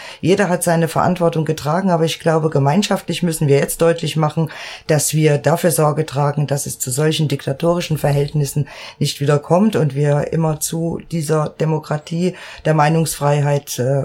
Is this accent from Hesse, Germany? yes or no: yes; Hesse, Germany; born there; demzufolge bin ich nach dem Mauerbau in Hessen zur Welt gekommen.